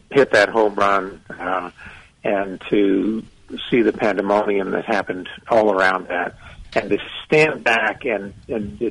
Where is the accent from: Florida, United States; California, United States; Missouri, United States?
Florida, United States; Tampa; Well, then we've talked about my growing up in Tampa, Florida, and Dad driving a bus for Greyhound